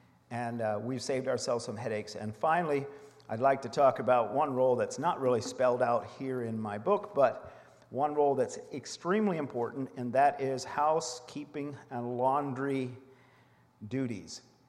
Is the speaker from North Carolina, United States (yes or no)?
no; Lancaster, Pennsylvania, United States; Now, again, keep in mind we're from Lancaster, Lebanon County, Pennsylvania